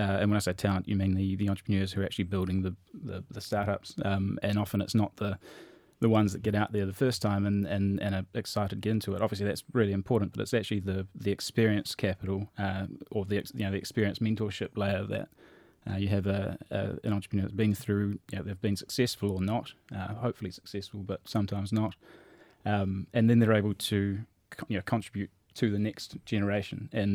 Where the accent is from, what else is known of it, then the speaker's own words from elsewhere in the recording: New Zealand; also born or lived in Silicon Valley, United States; I'm a New Zealander and still passionate about space back there. I've spent some time over in Silicon Valley, lived there for 12, 13 months.